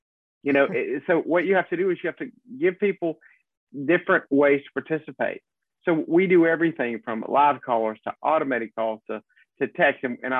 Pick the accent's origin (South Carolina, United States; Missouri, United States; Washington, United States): South Carolina, United States; and I grew up in South Carolina doing politics.